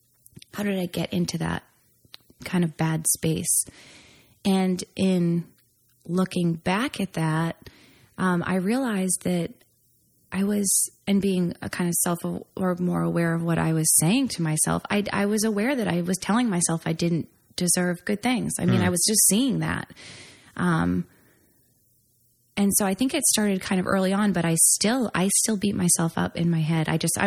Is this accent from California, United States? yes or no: no; Haverhill, Massachusetts, United States; moved away as an adult; also born or lived in Utah; I grew up in Haverhill, Massachusetts, or I was born in Haverhill and kind of lived in the Merrimack Valley area, northeastern Massachusetts. Went to high school in Framingham. I moved out to Utah when I was about 20.